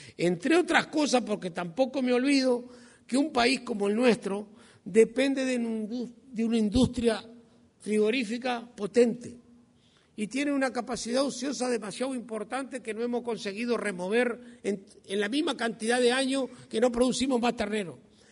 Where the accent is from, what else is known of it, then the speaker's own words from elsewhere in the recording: Uruguay; somos uruguayos, no somos ni alemanes ni japoneses